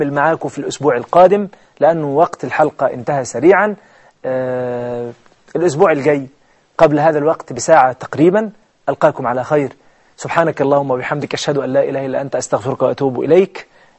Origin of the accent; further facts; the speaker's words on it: Egypt; هو يمكن احنا عندنا في مصر دي حقيقة